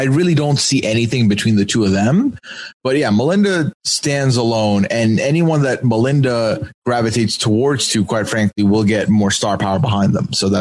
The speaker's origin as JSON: {"language": "English", "region": "Alberta", "country": "Canada", "said": "I'm from Alberta, and it's that's not exotic. It's not tropical."}